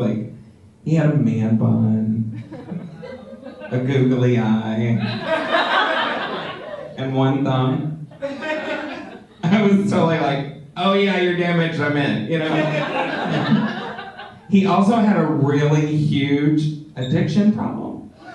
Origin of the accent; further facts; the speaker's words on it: Texas, United States; I'm from Texas originally. Thank you. Thank you. The good part. So I grew up in small town Texas